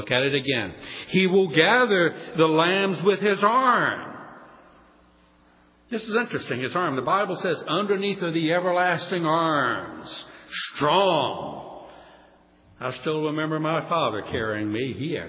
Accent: New Orleans, Louisiana, United States; When I was a child, I remember once growing up in New Orleans

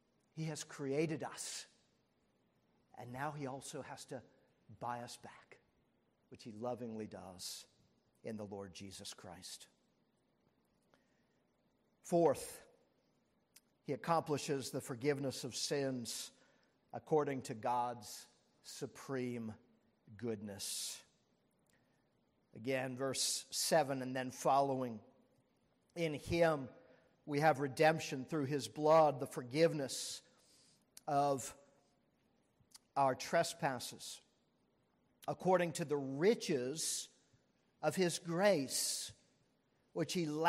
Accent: St. Petersburg, Florida, United States; moved away as an adult; also born or lived in Massachusetts; I grew up in Florida, St. Petersburg, Florida. Lived about the first several years, 18 years of my life there, and then moved up to Massachusetts for schooling and other things thereafter.

